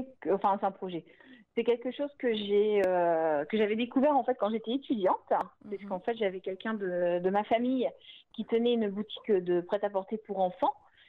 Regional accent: Normandy, France; now in Alençon, France; je suis pas alençonnaise d'origine puisque je suis de Haute-Normandie à la base.

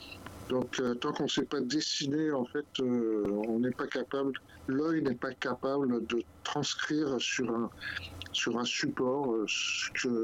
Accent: Paris, Île-de-France, France; Je suis parisien, je le suis toujours.

